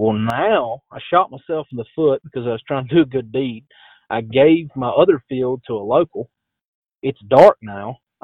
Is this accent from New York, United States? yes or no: no; Texas, United States; they hear your accent and where are you from? Well, Southeast Texas.